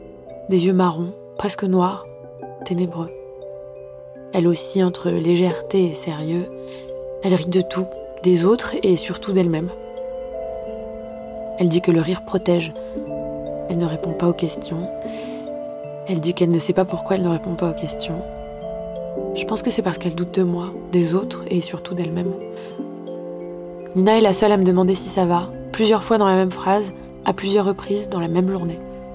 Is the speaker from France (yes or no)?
yes; France; Je suis française. Je suis d'origine algérienne. Mes parents et mes 2 grandes sœurs sont nés en Algérie. Je suis rebeu, donc musulmane. Ma mère est musulmane, mon père est musulman. Mes sœurs Dounia et Hanan sont musulmanes. Nous sommes une famille d'arabes musulmans.